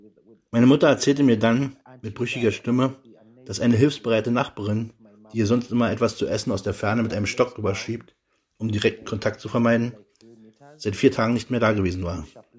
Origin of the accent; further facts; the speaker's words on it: Kampala, Central Region, Uganda; born there; German is a second language; also born or lived in Mukono, Uganda; Ich wurde 1984 in Kampala geboren, der Hauptstadt von Uganda. Ich bin in einen Ort namens Mukono umgezogen, der 17 Kilometer vom Stadtzentrum entfernt ist.